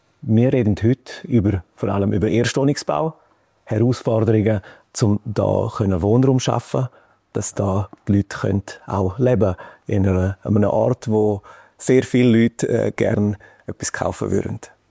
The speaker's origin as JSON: {"language": "German", "town": "St. Moritz", "region": "Graubünden", "country": "Switzerland", "tie": "born or raised there", "said": "Wir sind hier in St. Moritz, im Oberengadin, meiner Heimat"}